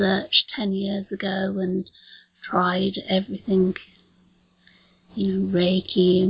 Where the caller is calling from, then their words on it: England, United Kingdom; from England.